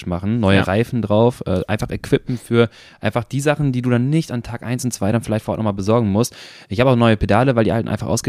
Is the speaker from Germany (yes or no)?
yes; Cologne, North Rhine-Westphalia, Germany; Als Kölner